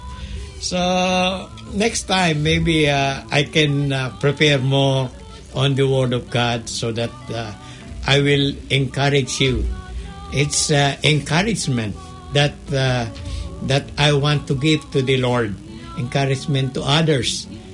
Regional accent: Philippines; because I came from the Philippines.

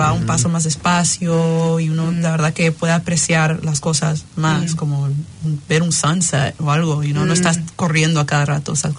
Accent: Miami, Florida, United States; also born or lived in New York City; soy de Miami, pero por unos años viví en New York City.

